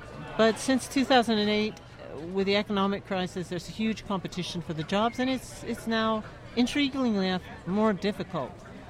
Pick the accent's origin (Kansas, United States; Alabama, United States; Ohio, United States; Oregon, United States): Oregon, United States; I grew up largely on the Oregon coast, and there were always fishing families going out.